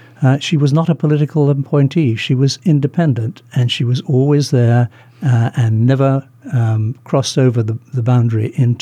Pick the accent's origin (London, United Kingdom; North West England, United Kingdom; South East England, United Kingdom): London, United Kingdom; now in United States; I am indeed from London.